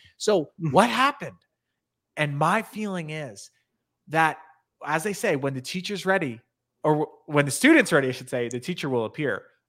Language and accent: English; Canada; I'm coming from Canada.